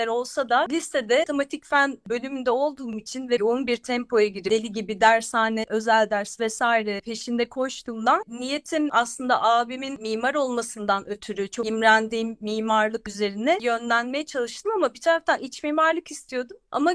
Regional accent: Eskişehir, Turkey; moved away as an adult; now in Istanbul, Turkey; Biter bitmez de zaten doğrudan İstanbul'a taşındım. Eskişehir doğma büyüme Anadolu Üniversitesi tabii mezunuyum

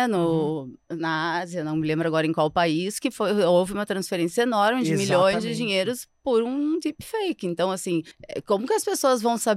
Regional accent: Rio Grande do Sul, Brazil; Preciso dizer, eu sou gaúcha

